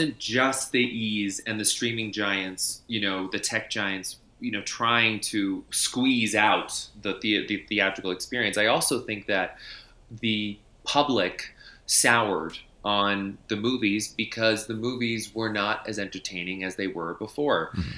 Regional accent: New York City, New York, United States; New York City.

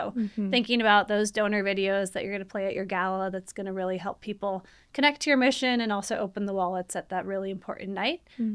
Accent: Minnesota, United States; now in Lincoln, United States; I am originally Minnesotan. I'm a transplant here in Lincoln, but I've been here for, 12, 13 years now, so Lincoln is my home.

